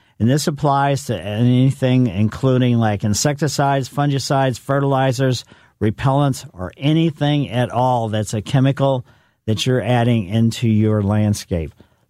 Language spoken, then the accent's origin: English; Ellisville, Missouri, United States; Growing up in Ellisville, we down on Flat by the Botanical Garden, my parents moved to Ellisville, and we had junipers as foundation plants